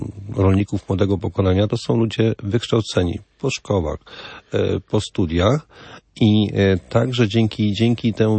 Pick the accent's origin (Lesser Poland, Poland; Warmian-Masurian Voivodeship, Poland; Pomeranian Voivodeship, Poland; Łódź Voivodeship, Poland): Warmian-Masurian Voivodeship, Poland; ja pochodzę z Mazur